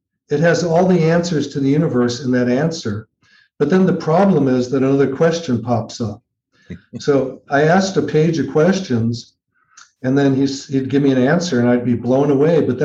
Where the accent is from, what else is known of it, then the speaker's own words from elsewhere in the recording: Chicago, Illinois, United States; moved away as an adult; also born or lived in Berkeley; And then I moved to Berkeley when I was 22 from Chicago, just on a whim.